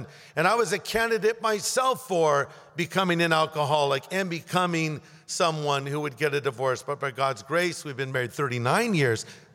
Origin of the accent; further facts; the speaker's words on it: California, United States; I'm from Southern California. We have a lot of beaches there.